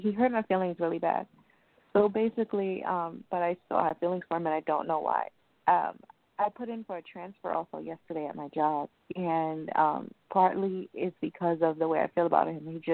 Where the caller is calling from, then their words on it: Long Island, New York, United States; I'm calling from Long Island, New York.